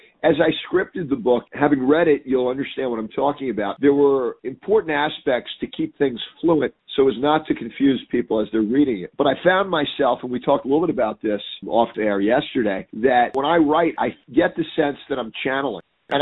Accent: Yonkers, New York, United States; I grew up in Yonkers, New York, and much of the book is based in Yonkers. And I grew up in a multicultural area with significant difference in the ethnicities.

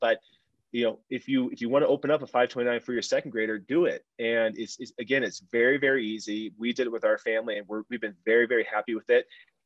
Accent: Longmont, Colorado, United States; I was born and raised here in Longmont, fourth generation Longmont citizen here

